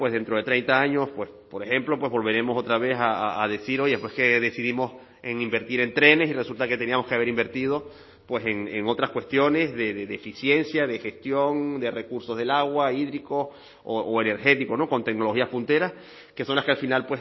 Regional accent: El Hierro, Canary Islands, Spain; Yo provengo de la Isla del Hierro, donde tenemos a Gorona del Viento

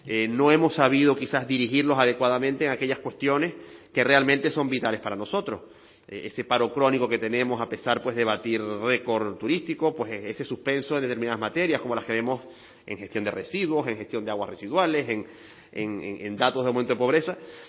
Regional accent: El Hierro, Canary Islands, Spain; Yo provengo de la Isla del Hierro, donde tenemos a Gorona del Viento

